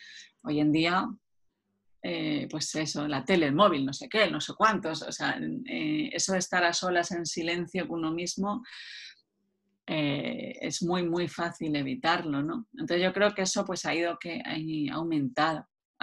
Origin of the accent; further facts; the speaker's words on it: Madrid, Community of Madrid, Spain; also born or lived in Frankfurt / London; now in Mallorca, Spain; Yo he vivido en Madrid, soy de Madrid, he vivido en Madrid, luego he vivido en Frankfurt, en Londres, tal, o sea, siempre hacía megaciudades y hace pues como un año y medio nos vinimos a vivir a Mallorca